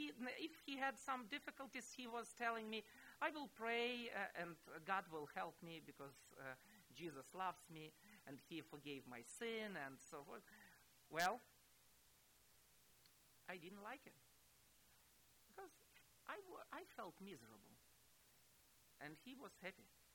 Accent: Ukraine; first language Russian; English is a second language; I took the New Testament in Russian, by the way, it was and is my first language. I took this book just because I love books. I couldn't say no to a book. And it was somehow providential, you know. I came back to Ukraine

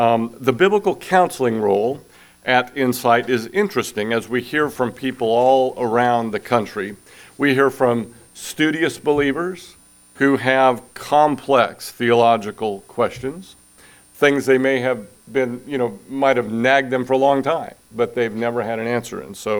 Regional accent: Omaha, Nebraska, United States; moved away as an adult; now in Denton, United States; I came to Denton from Omaha, Nebraska in 1986 to study the trumpet.

